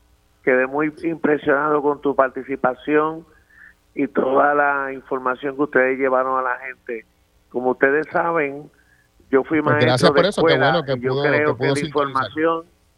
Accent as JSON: {"language": "Spanish", "country": "Puerto Rico", "lives_now": "Osceola County, United States", "said": "Estamos hablando de una población en el condado de 500,000 de habitantes donde el 52% somos puertorriqueños."}